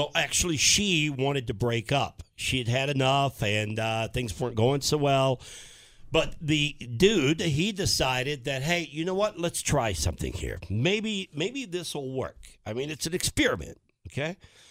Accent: the South, United States; I wasn't sold on it. I'm from the South, okay? So everything had to be deep fried for me.

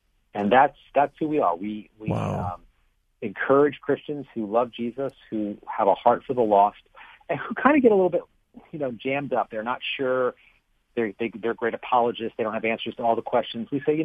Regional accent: United States; As an American with the Bill of Rights, I have a certain reaction to it.

